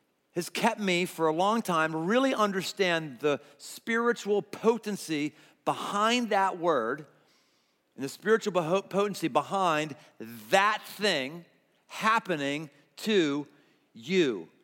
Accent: Pittsburgh, Pennsylvania, United States; I've never been a Catholic, but I felt I was a Catholic growing up because I grew up in Pittsburgh.

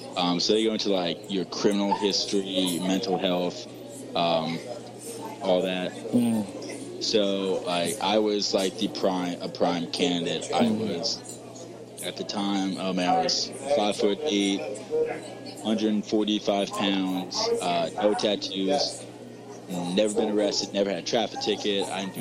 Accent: New York, United States; Went back up to Albany. I'm from New York originally.

